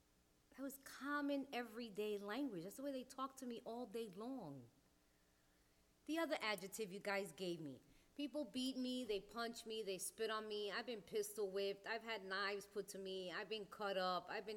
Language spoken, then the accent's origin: English; New York, United States; also born or lived in Puerto Rico; We're Puerto Ricans. We're from New York. I spend half the year in New York, half the year in Puerto Rico.